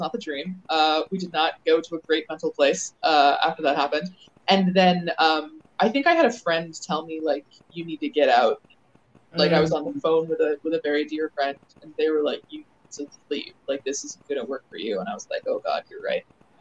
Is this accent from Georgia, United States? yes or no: no; Maryland, United States; also born or lived in United Kingdom; now in New York, United States; I am from Maryland. I was born in the UK, and I also have lived in parts of Europe, but I am from, I went to high school in Maryland